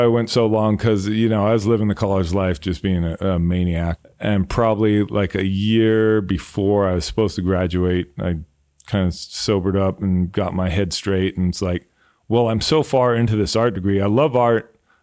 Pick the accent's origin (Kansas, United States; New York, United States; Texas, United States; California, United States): California, United States; Alhambra; Because I grew up in Alhambra, and it turned very Asian when the older I got. Alhambra is very different today than it was.